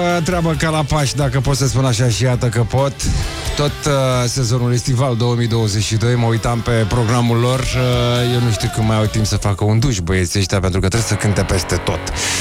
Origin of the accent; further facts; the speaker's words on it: Focșani, Vrancea County, Romania; now in Bucharest, Romania; și eu sunt din Focșan și mi-a venit foarte greu să vin aici în București